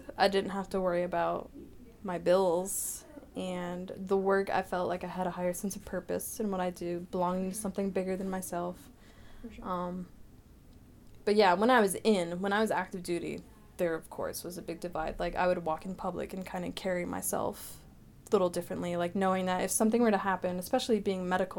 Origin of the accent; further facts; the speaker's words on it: Maine, United States; They fell in love, and then they moved back to Maine because that's where he's from. So I grew up in Maine.